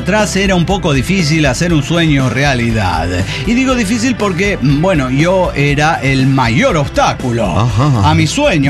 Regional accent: Colombia; soy de Colombia, gente sabe, divertida

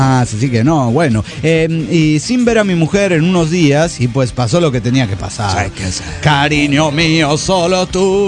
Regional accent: Mexico City, Mexico; Soy ese güey del Distrito Federal Mexicano.

